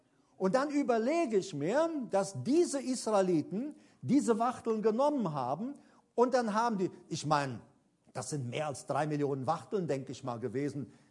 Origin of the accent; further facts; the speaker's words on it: Paraguay; German is a second language; ich komme ja aus Paraguay und ich habe auf Pferden, Viehherden geholfen mit zusammentreiben.